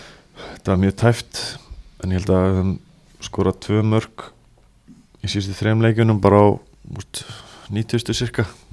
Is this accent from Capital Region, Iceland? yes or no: yes; Garðabær, Capital Region, Iceland; also born or lived in Reykjavík; Svo fluttu við í Laugardalinn held ég, vorum þar í smá tíma og svo bara var í leikskólu að í Garðabæ og búin að vera þar síðan.